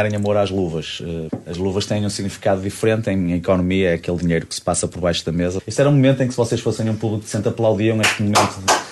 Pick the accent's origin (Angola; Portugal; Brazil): Portugal; Braga; now in Porto, Portugal; Mas eu nasci em Braga, fui para o Porto há 30 anos já e adoro a cidade de Porto.